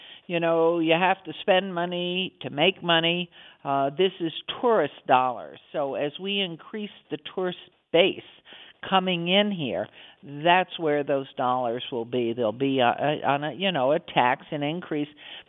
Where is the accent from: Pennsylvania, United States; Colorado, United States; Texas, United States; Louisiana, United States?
Colorado, United States; Denver; I'm from somewhere else. I'm from Denver.